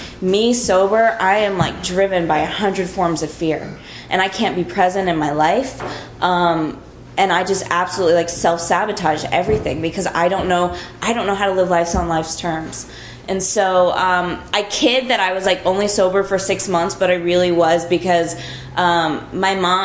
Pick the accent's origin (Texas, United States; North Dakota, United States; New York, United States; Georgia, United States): Texas, United States; I grew up in Texas. I'm a Southern girl, and I moved out here about 3 years ago to go to law school